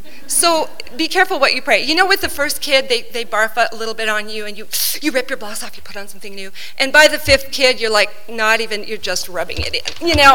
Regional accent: Philippines; also born or lived in United States / South America; I was born in California, raised in the Philippine Islands, and then I spent the next 25 years in South America.

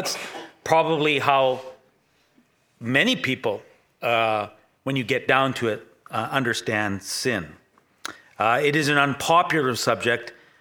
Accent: Winnipeg, Manitoba, Canada; I love these sunny days because they do remind me of Winnipeg and growing up in Winnipeg.

